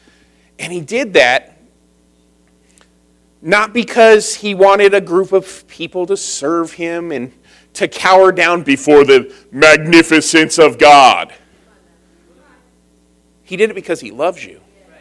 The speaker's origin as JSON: {"language": "English", "town": "Riverside", "region": "California", "country": "United States", "tie": "born or raised there", "said": "I grew up in Riverside."}